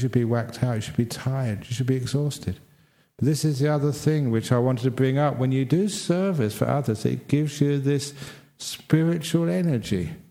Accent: Australia

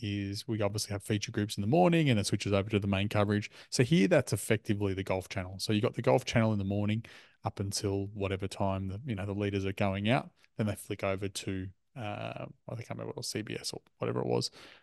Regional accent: Australia; now in United States; And it is quite weird being an Australian and having very different experience, we'll call it.

